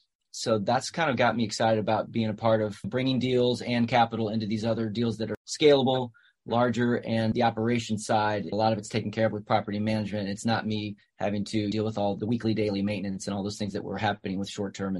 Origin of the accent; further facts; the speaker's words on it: St. Louis, Missouri, United States; moved away as an adult; now in Nashville, United States; I grew up in Missouri, St. Louis, and fell in love with music at a young age, decided to give Nashville a shot out of high school. So moved down here with a dream